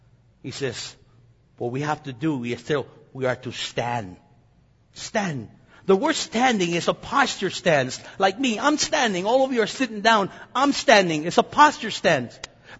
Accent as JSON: {"language": "English", "country": "United States", "said": "I'm an American. And therefore, as an American, I have a posture. I'm an American citizen."}